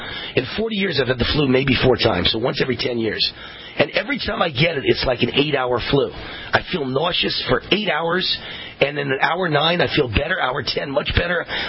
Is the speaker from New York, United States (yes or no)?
yes; New York, United States; also born or lived in Long Island; That Westchester County, New York, where I am born and raised, I am from Westchester County, New York, I'm a Westchester boy, and Long Island, New York, where I spent half my time.